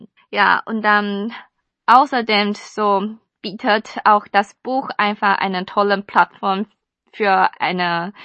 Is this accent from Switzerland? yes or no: no; Taiwan; now in Germany; durch meine Erfahrungen in Deutschland habe ich auch einen Blick auf mein Heimatland Taiwan so geworfen